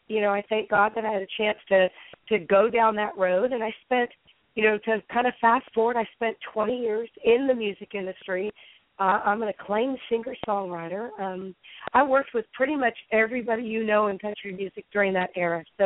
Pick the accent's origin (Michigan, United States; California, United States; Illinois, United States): California, United States; So I was actually born in the Bay Area of California, and I grew up in the Sacramento Valley